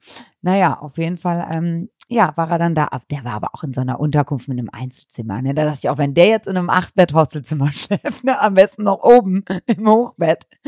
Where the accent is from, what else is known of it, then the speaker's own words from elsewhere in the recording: Cologne, North Rhine-Westphalia, Germany; Ja, ich bin auch aus Köln.